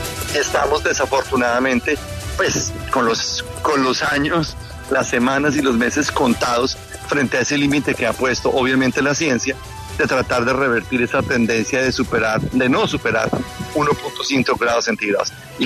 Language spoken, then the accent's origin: Spanish; Colombia; nosotros como sociedad colombiana y como Estado